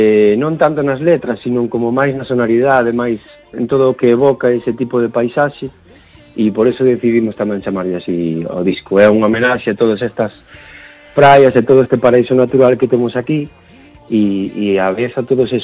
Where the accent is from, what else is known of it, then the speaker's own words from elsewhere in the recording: Noia, Galicia, Spain; para nós, o sea, que somos de Noia